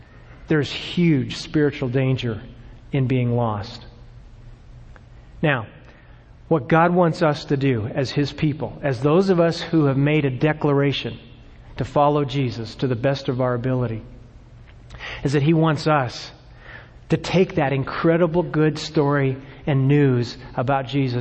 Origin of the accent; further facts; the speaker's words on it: Arizona, United States; and I was raised in Arizona, so I love the desert.